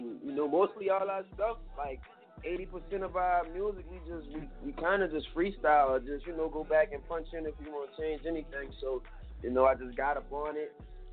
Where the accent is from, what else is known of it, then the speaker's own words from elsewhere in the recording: New Orleans, Louisiana, United States; We're from New Orleans, so, you know, we grew up off a lot